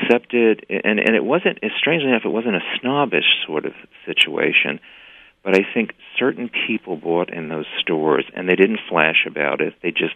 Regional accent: Manhattan, New York, United States; I was born in Manhattan in the 40s and grew up there.

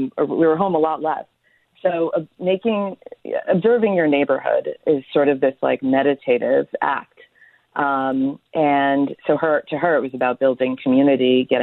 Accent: New York, United States; But as a New Yorker, I was always going out to eat or ordering delivery.

